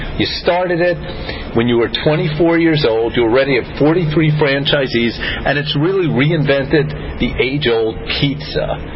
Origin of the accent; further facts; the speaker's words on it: New York City, New York, United States; Now, I'm a pizza guy, I'm from New York City, yep. And you know, we have our dirty water, which is what makes New York pizza unique flavor and good.